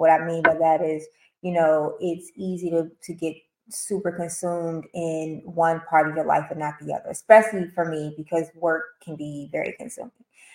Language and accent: English; Oakland, California, United States; And when I think about the influence that growing up in Oakland has had on me